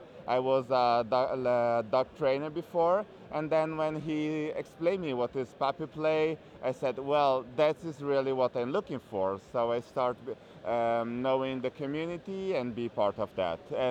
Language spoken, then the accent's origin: English; Milan, Lombardy, Italy; English is a second language; now in Lugano, Switzerland; I come from Milan. Actually, I live in Lugano